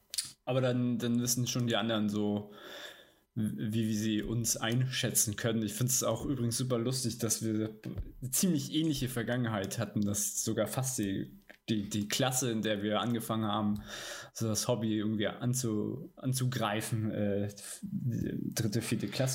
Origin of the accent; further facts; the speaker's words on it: Stuttgart, Baden-Württemberg, Germany; born there; now in Hamburg, Germany; Und ich bin tatsächlich auch in Stuttgart geboren.